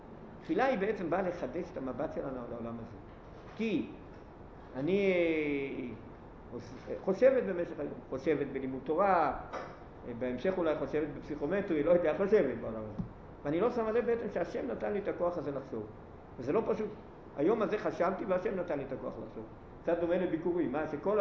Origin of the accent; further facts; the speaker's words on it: Jerusalem, Jerusalem District, Israel; also born or lived in Otniel / Tel Aviv / Kiryat Arba; גדלתי בירושלים עיר הקודש, ואחר כך איזו תקופה היינו, אמנם באותניאל